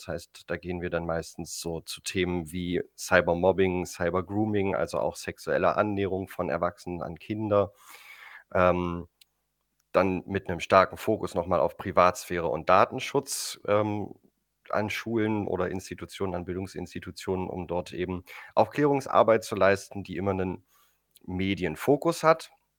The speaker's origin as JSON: {"language": "German", "town": "Magdeburg", "region": "Saxony-Anhalt", "country": "Germany", "said": "Grundsätzlich, ich komme auch hier aus Magdeburg."}